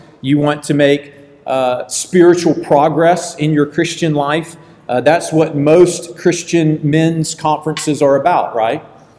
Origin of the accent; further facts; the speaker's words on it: Augusta, Georgia, United States; I grew up in Augusta, Georgia, did not expect that I would return back to Augusta